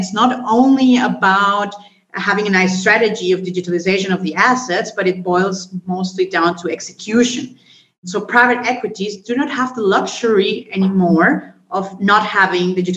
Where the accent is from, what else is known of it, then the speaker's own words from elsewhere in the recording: Colombia; I was born and raised in Colombia, so I'm a full-blown Latina. I have a classic background in business administration across continents, so in Germany, Hong Kong, and Chicago, where I studied.